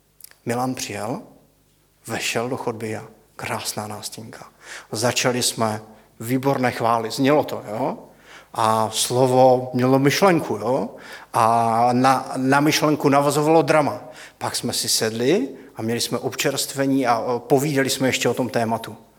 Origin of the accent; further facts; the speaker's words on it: Zlín Region, Czechia; já jsem z Valašska